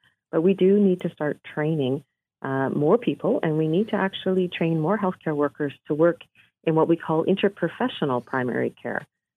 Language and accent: English; British Columbia, Canada; And I just because I'm from British Columbia, I'll give you a BC example.